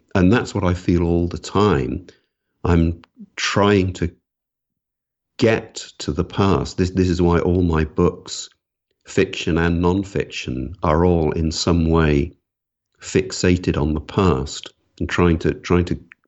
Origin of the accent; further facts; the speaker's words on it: Wales, United Kingdom; I'm from Wales. I was born and grew up in Wales, and there's a word in the Welsh language, hiraeth